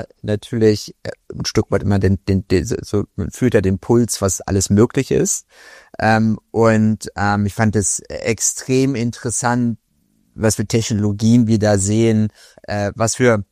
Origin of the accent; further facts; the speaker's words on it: Wolfenbüttel, Lower Saxony, Germany; born there; now in Hanover, Germany; ich wollte da nie bleiben in Niedersachsen, aber das hat nicht so geklappt.